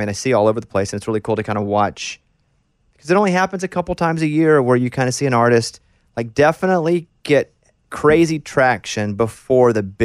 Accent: Arkansas, United States; I grew up in Arkansas, so we didn't have any sort of beach and never went on vacations or anything until I got older

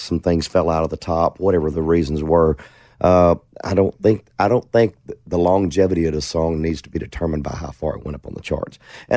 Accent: Atlanta, Texas, United States; born there; I was born in Atlanta, Texas, 1968. All … lived in Texas, lives there. My mother remarried when I was very young, so I didn't grow up there.

